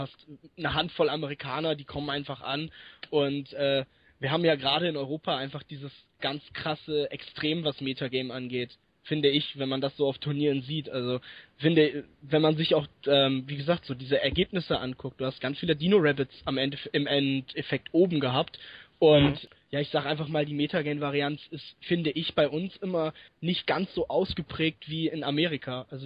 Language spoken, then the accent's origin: German; Italy; German is a second language; Und wenn man dann jetzt noch Italiener ist und hat mich dann auch noch sehr an meine Heimatstadt erinnert.